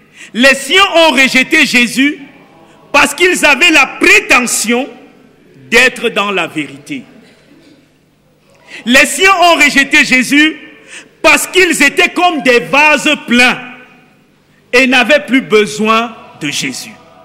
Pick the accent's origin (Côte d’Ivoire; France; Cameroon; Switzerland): Cameroon; Il va de soi qu'ils si sont camerounais, je suis camerounais.